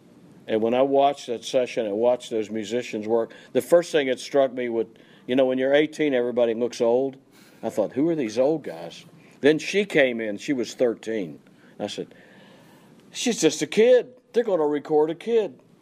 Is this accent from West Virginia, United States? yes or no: yes; West Virginia, United States; born there; Yeah, I was born in Fayette County, West Virginia, the same town